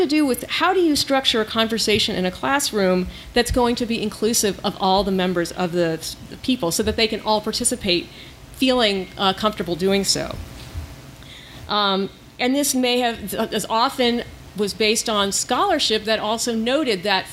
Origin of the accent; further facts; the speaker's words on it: the South, United States; So I grew up in the South as a secular Jew, and during the time between when I was about 5 and when I was about 10